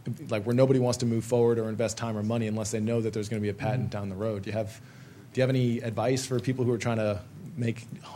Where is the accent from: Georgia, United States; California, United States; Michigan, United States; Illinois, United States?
Georgia, United States; Atlanta; Hey, I'm from Freeside, Atlanta